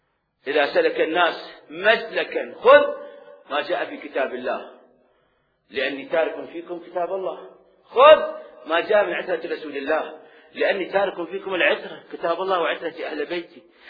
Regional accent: Iraq; accent: Iraqi; هاي لغة عراقية، أنا أفتخر بها، أنا عراقي وأفتخر بهاي لغتي، هاي لهجة عراقية أتكلم بها

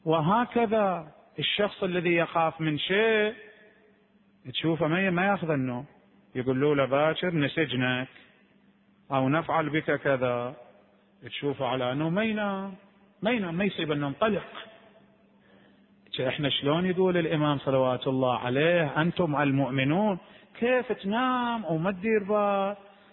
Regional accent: Najaf, Najaf Governorate, Iraq; كان أكو عندنا في النجف الأشرف في ذلك الزمان القديم

